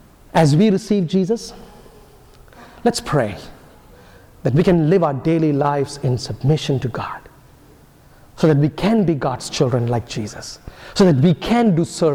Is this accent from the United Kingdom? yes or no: no; India; So, for example, as an Indian, I would love to drive on the left side of the street, but I don't.